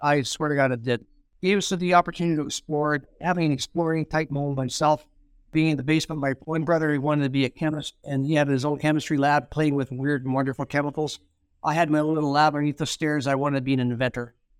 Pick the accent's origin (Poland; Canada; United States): Canada; Fort William, Ontario; I was a Fort William guy.